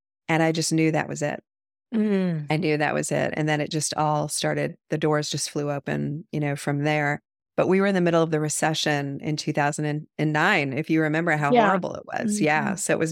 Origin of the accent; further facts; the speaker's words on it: Ohio, United States; So I grew up in Ohio in a really nice home that my dad was a very successful businessman